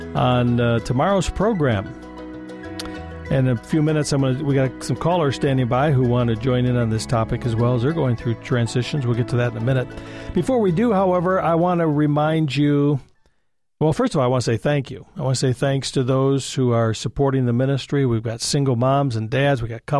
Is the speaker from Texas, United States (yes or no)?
no; Jackson, Michigan, United States; from Jackson, Michigan, my hometown, our hometown, thank you.